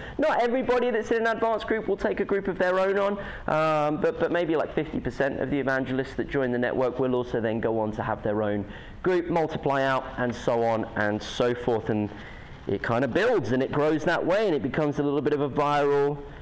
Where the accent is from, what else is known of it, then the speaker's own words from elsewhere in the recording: United Kingdom; accent: British; I've just spoken at you with my British accent for an hour.